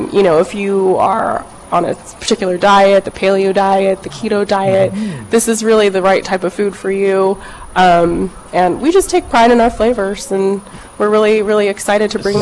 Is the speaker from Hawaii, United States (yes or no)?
yes; Hawaii, United States; I'm Hawaiian.